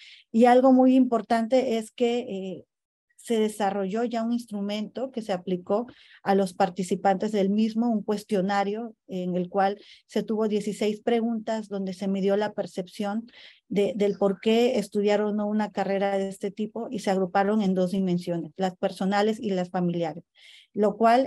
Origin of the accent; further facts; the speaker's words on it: Mexico; como mexicanas del futuro